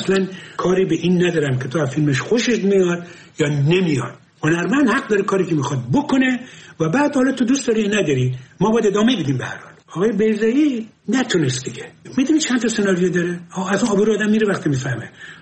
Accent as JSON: {"language": "Persian", "town": "Abadan", "region": "Khuzestan", "country": "Iran", "tie": "born or raised there", "said": "من بچه آبادانم. آبادان نزدیک تیاران و ایاران اینا بر بیرون بود."}